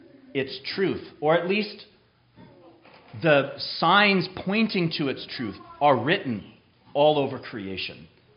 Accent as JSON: {"language": "English", "region": "California", "country": "United States", "tie": "born or raised there", "said": "Growing up in Southern California, every spring my mom and I would put a garden, just about every spring."}